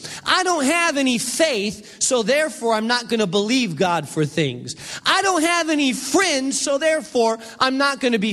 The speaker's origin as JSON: {"language": "English", "town": "Gary", "region": "Indiana", "country": "United States", "tie": "born there", "said": "I was born in Gary, Indiana, at Methodist Hospital, me"}